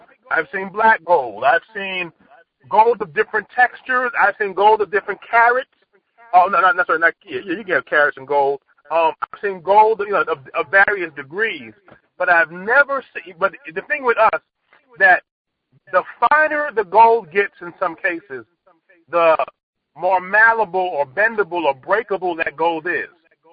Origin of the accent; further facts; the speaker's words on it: New York, United States; growing up in New York, you know, people were going crazy over jewelry.